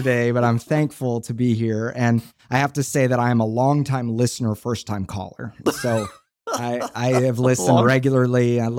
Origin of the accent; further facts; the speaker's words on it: Tulsa, Oklahoma, United States; I was raised in Tulsa, Oklahoma.